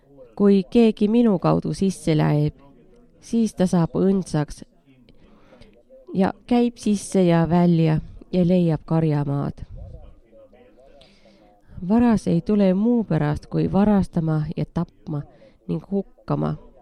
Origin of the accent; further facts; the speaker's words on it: Äänekoski, Central Finland, Finland; See on seal, kust mina pärit olid, Äänekoskelt.